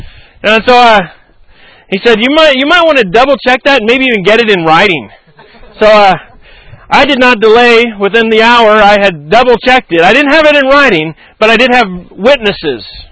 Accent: Bozeman, Montana, United States; So I am proud and happy to say I am from Bozeman, Montana.

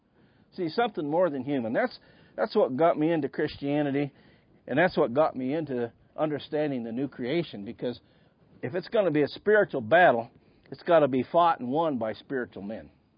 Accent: Montana, United States; growing up in Southwest Montana, and we're in the Butte area.

